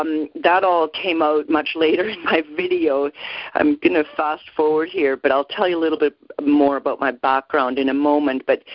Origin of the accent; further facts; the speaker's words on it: Edmonton, Alberta, Canada; I was born and raised in Canada, in Edmonton, Alberta, to be more precise, from parents who came from Germany. They immigrated to Canada in the early 1950s.